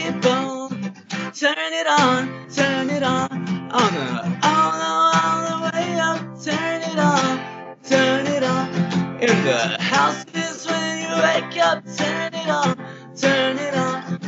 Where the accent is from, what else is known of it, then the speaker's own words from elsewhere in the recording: Oklahoma, United States; I'm from Oklahoma originally, but I've kind of lived all over. I don't really like the idea of nation states and that kind of thing, so I tend not to put too much emphasis on being an American.